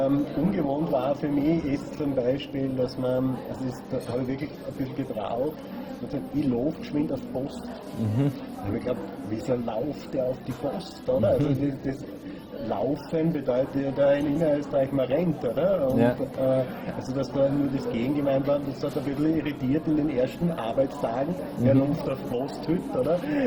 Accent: Styria, Austria; now in Bregenz, Austria; Ich bin in der Obersteiermark geboren, im Bezirk Lohm aufgewachsen und habe dort die Optikerlehre gemacht. Und nach der Gesellenprüfung hat man zufällig in Bregenz einen Optiker gesucht und hat dann eine Stelle in Bregenz begonnen.

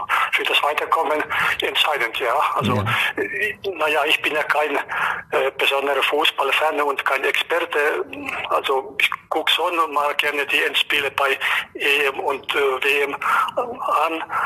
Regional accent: Helsinki, Uusimaa, Finland; German is a second language; moved away as an adult; now in Böblingen, Germany; Wie ich nach Deutschland kam, ja, so Liebe und das Studium, das waren die Gründe.

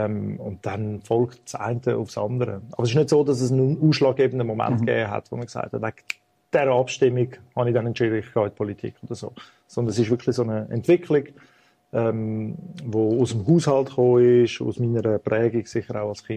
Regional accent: Zürich, Zurich, Switzerland; heim ist in Zürich gewesen. Ich bin in Zürich aufgewachsen

